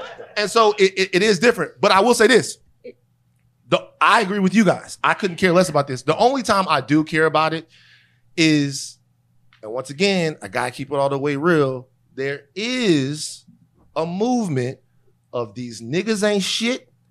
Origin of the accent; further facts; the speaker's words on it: the South, United States; I am from the Deep South. We are from the Deep South. Yeah. And in the Deep South, there is just like this thing to where it's not even taboo.